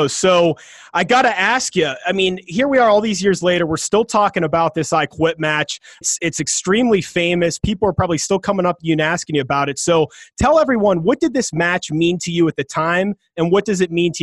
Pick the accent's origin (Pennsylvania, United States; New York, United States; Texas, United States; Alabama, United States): Pennsylvania, United States; Pittsburgh; I went to the WWF shows growing up in Pittsburgh.